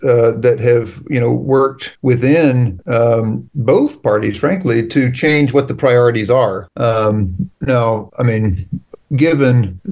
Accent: the South, United States; I'm from the South, you know, but the party's completely flipped down here 50, 60 years ago.

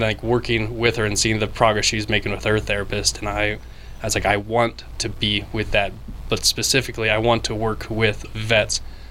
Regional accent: Wyoming, United States; So, like I said, I am from Wyoming

